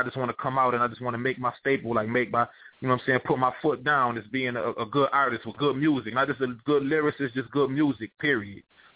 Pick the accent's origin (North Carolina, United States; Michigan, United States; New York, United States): New York, United States; Rochester; coming from New York. I'm from Rochester up north and stuff